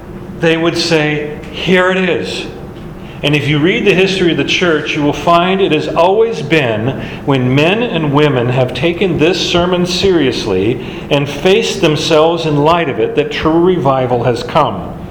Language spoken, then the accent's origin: English; Alaska, United States; I grew up in Alaska. They have mountains. Okay, they have the real thing.